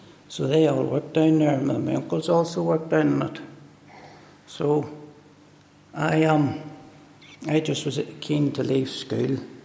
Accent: Newry, Northern Ireland, United Kingdom; As you can get from my accent, I'm not really from Lorne. I'm originally from Newry. I was born and bred in Newry. And lived there for 37 years. And brought up in a working class family.

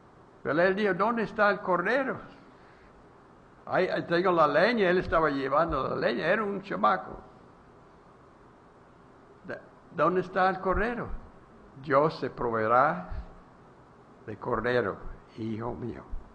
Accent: Texas, United States; moved away as an adult; now in Mexico; Yo tengo que ser sujeto a la ley de México, aunque soy de los Estados Unidos. Bueno, he vivido. Yo dije el otro día, yo soy yucatejano.

